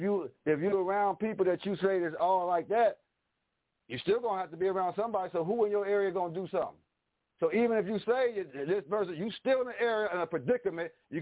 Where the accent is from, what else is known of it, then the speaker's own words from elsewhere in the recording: St. Louis, Missouri, United States; from St. Louis, much love to you